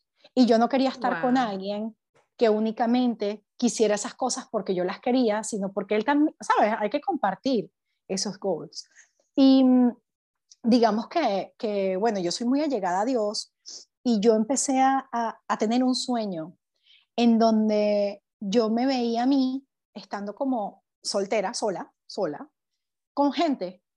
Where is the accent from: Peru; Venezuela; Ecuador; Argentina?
Venezuela; also born or lived in Spain; now in Netherlands; yo salí de Venezuela en el 2016 y llegué a España.